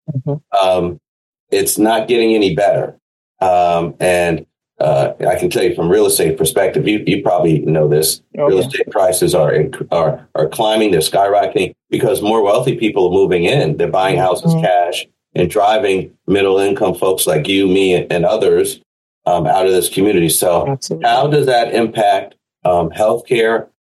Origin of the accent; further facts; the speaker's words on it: Miami Gardens, Florida, United States; I grew up here in South Florida, in Miami Gardens, as a matter of fact.